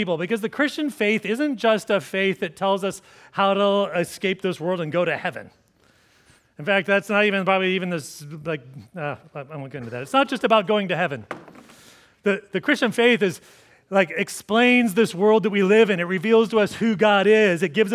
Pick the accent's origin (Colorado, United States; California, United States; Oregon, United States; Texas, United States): Oregon, United States; Corvallis; I mean, I grew up in Corvallis, like doing things like skiing and whitewater rafting.